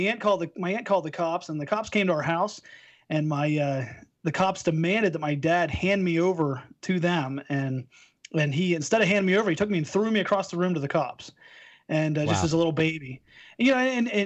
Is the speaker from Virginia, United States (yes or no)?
no; Pennsylvania, United States; We grew up in Pennsylvania. It was my hometown.